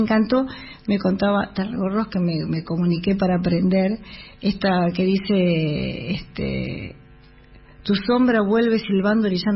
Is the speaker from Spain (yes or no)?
no; City Bell, Buenos Aires Province, Argentina; yo soy de Citibel, La Plata